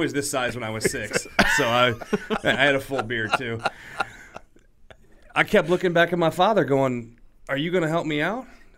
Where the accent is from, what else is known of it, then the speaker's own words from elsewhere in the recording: St. Louis, Missouri, United States; So I grew up in St. Louis, been living here my entire life.